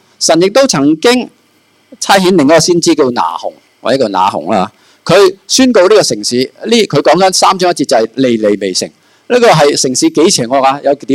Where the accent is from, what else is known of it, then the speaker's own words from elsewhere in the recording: China; 我哋中国人说话咧